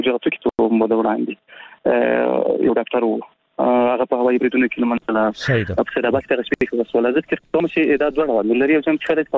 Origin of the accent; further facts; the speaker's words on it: Paktika, Afghanistan; زه د پکتیکا یم